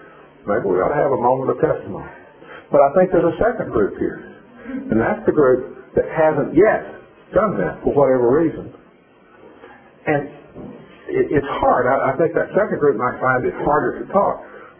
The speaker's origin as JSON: {"language": "English", "region": "Tennessee", "country": "United States", "said": "I'm from Tennessee. I don't know any better."}